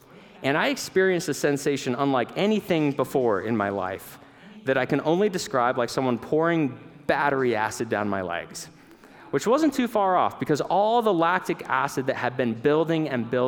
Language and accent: English; Fairbanks, Alaska, United States; I grew up in Fairbanks, Alaska, and there's a trail race there called the Equinox.